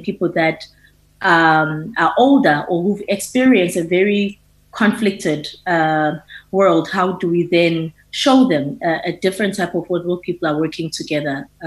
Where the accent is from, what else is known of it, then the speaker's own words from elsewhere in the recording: Eastern Cape, South Africa; So I'm born and raised in the Eastern Cape, Mount Daylift, Tabazana village, dusty roads, not much happening there.